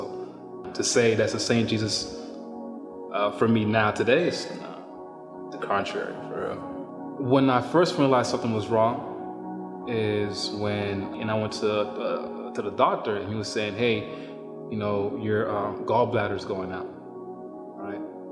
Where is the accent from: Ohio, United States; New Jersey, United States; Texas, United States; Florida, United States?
Florida, United States; West Palm Beach; I'm from West Palm Beach, Florida.